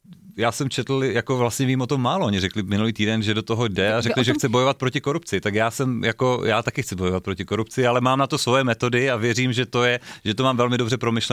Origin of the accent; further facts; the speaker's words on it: Havířov, Moravian-Silesian Region, Czechia; Já jsem ze Severní Moravy, z Havířova, vyrůstal jsem prostě v prostředí, které bylo jiné než tady, než mají lidi představu tady ve velkých městech